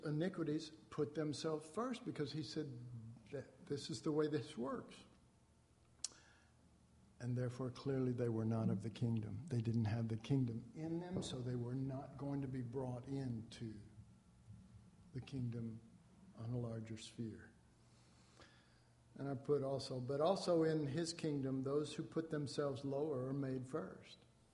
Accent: Oak Cliff, Texas, United States; And, I'm from Oak Cliff. That's worse than Mexico.

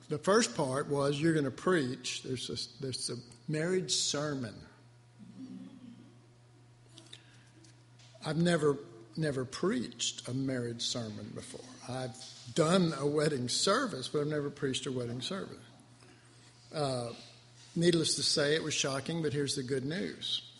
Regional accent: Texas, United States; I'm from Texas, and my version of a lasso service is at least two different things

